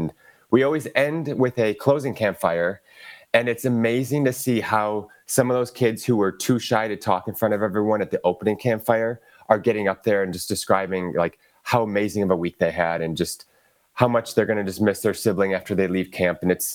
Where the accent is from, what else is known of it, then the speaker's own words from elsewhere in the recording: Milwaukee, Wisconsin, United States; I'm from Milwaukee, so this is my city.